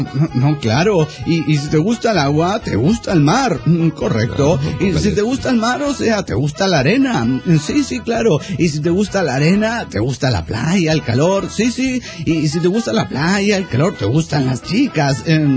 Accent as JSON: {"language": "Spanish", "town": "Axochiapan", "region": "Morelos", "country": "Mexico", "said": "de Axochiapan, Morelos, México."}